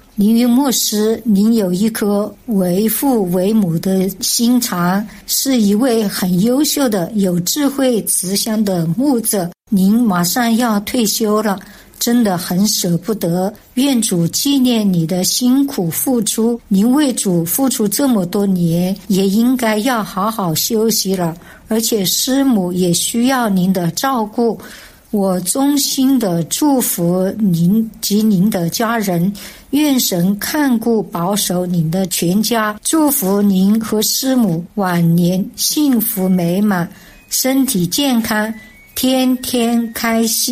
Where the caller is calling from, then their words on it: Chongqing, China; 我是重庆的